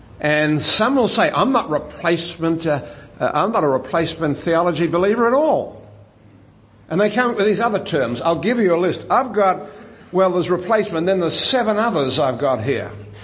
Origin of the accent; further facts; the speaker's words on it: Australia; now in United States; I'm an Australian, although I live in America, but nevertheless.